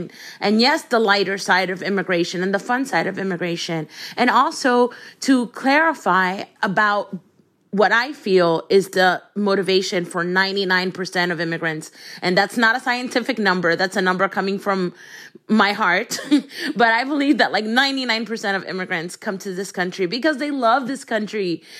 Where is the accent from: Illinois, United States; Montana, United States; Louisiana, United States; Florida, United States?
Florida, United States; Miami; English is a second language; also born or lived in Dominican Republic; It's inspired by my own experiences growing up in Miami in a Dominican family and coming at a young age and having to learn American customs and English.